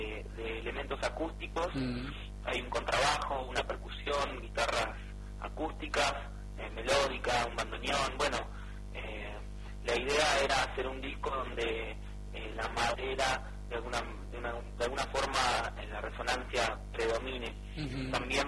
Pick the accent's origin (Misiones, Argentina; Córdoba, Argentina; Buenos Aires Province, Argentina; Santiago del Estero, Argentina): Buenos Aires Province, Argentina; Mar del Plata; hace un buen tiempo ya que vivo en Temperley. Soy marplatense, pero hace un buen rato ya, unos 8 o 10 años que vivo acá. Así que ya se puede decir que soy bonaerense.